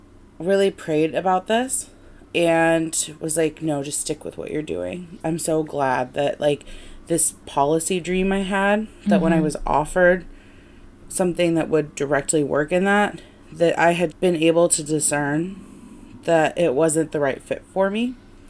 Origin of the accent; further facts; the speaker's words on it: Midwest, United States; Especially I'm from the Midwest, right? So we have this like, You go to college, you get married, you have kids.